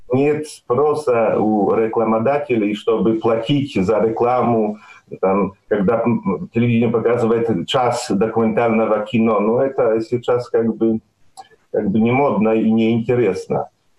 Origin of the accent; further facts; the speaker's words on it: Poland; first language Belarusian; Russian is a second language; Я родился в деревне, где моим первым языком был белорусский язык. Я научился по-польски только в школе, там, в 6 или 7 лет. Там у нас на деревне, на улице все говорили по-белорусски.